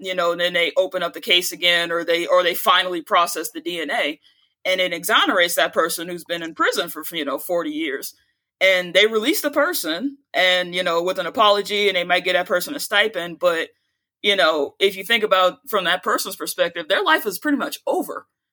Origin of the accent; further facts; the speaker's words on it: Chicago, Illinois, United States; I am from Chicago, Illinois.